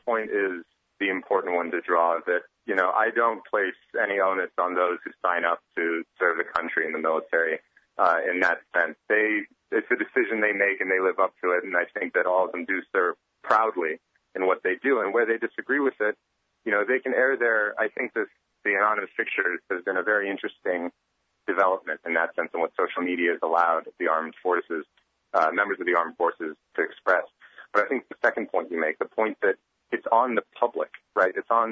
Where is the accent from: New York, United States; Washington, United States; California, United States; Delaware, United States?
Washington, United States; I grew up near Joint Base Lewis-McChord